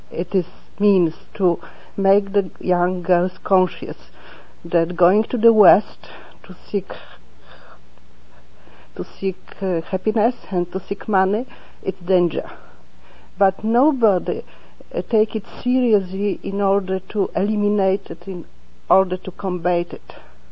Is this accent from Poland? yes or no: yes; Warsaw, Masovian Voivodeship, Poland; English is a second language; I am a lawyer from Poland, from Warsaw, and I am also involved in the activities of some NGOs.